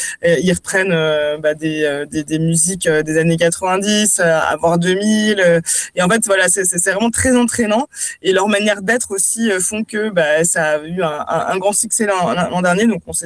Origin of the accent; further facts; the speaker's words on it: Strasbourg, Grand Est, France; vu que je suis strasbourgeoise d'origine